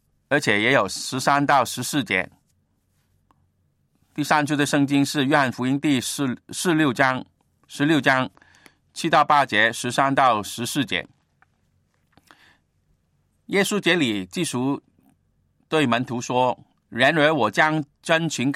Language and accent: Chinese; Guangdong, China; first language Cantonese; Chinese is a second language; 我们的母语嘛，我是广东人呢，广东话是我的本来的语言，但是也在学习